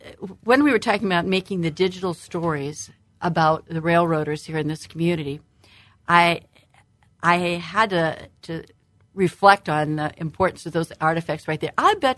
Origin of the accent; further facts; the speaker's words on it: Springfield, Illinois, United States; Well, actually, my hometown is Springfield, Illinois.